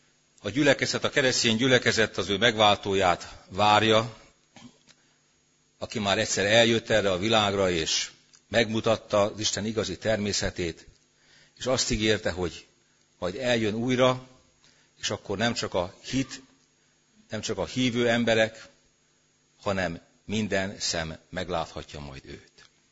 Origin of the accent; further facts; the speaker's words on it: Hungary; Tehát legyünk büszkék arra, hogy mi református magyarok vagyunk